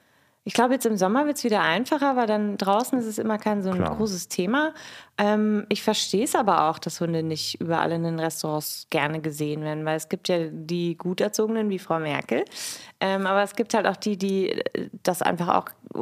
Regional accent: Erding, Bavaria, Germany; Ja, aus Erding.

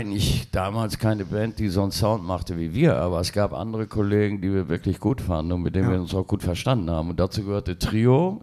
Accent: Hagen, North Rhine-Westphalia, Germany; Stadtteilfest in Weringhausen, bei uns zu Hause in Hagen

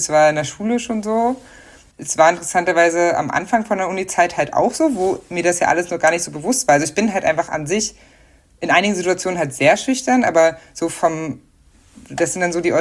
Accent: Magdeburg, Saxony-Anhalt, Germany; Und ich bin aufgewachsen in Magdeburg

